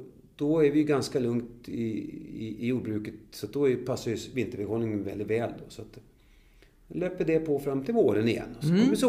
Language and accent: Swedish; Upplands Väsby, Stockholm County, Sweden; Jag är född och uppvuxen i Upplands Väsby och hade egentligen ingen lantbruksanknytning överhuvudtaget.